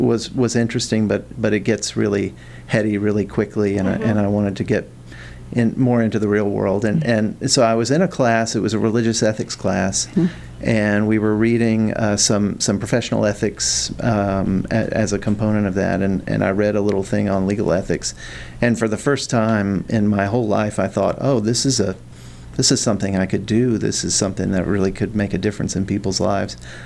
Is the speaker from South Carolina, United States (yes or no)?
yes; Newberry, South Carolina, United States; Well, I grew up in South Carolina. My dad was a Lutheran pastor, and so I lived in several towns around South Carolina growing up. The place I lived the longest is called Newberry, which is a little town in the Piedmont.